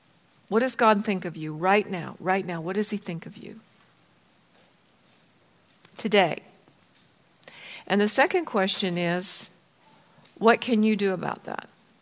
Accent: Bozeman, Montana, United States; as the oldest child of four, growing up in Bozeman, Montana, I had a great childhood.

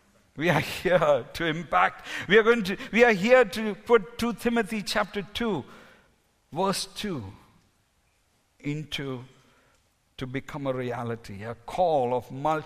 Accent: India; I'm speaking because I'm an Indian.

